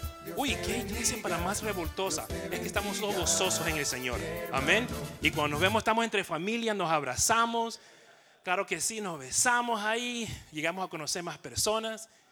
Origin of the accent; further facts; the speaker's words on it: Ecuador; Yo soy el único ecuatoriano aquí, ¿está bien?